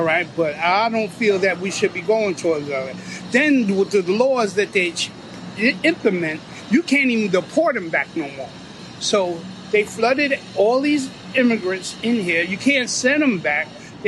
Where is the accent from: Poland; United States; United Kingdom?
United States; New York; In New York, because I'm from New York